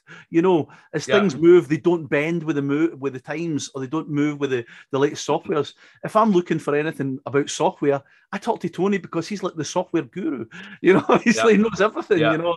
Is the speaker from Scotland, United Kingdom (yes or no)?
yes; Scotland, United Kingdom; accent: Scottish; I've done loads of big events with my Scottish accent. It tends to go down well for kind of Scottish events in America